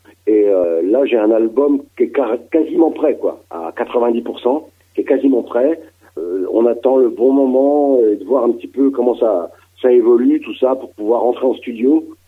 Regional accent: Metz, Grand Est, France; Alors moi j'habite à côté de Reims. Je suis originaire de Metz, mais ouais. je vis à côté de Reims, dans la Marne.

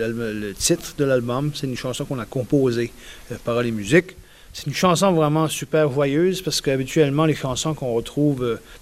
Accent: Prince Edward Island, Canada; on a eu une très grosse hiver chez nous à l'Île-du-Prince-Édouard cet hiver.

